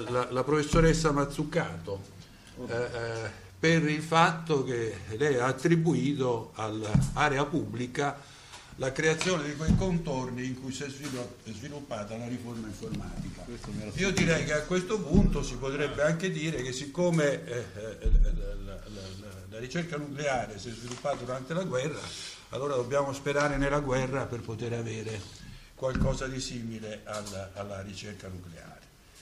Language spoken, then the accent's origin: Italian; Rome, Lazio, Italy; Come romano io vedo costruire attraverso le mie tasse